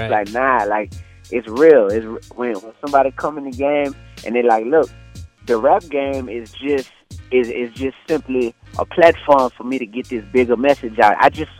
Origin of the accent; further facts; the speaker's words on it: New Orleans, Louisiana, United States; Man, you know, I grew up in New Orleans, Louisiana, so I like to compare it to a jungle.